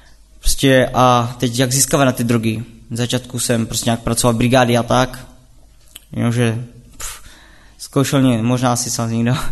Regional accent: Karviná, Moravian-Silesian Region, Czechia; a jsem z Karviné. No a pocházím z nevěřící rodiny.

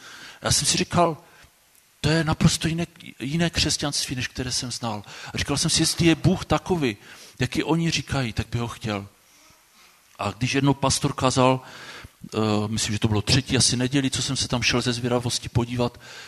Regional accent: Moravian-Silesian Region, Czechia; Pocházím z Hlučínska a tam to bylo takovou povinností chodit v neděli do kostela.

